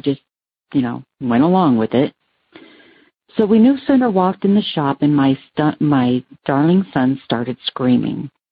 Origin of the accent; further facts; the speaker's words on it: Prescott, Arizona, United States; I'm from Prescott, Arizona.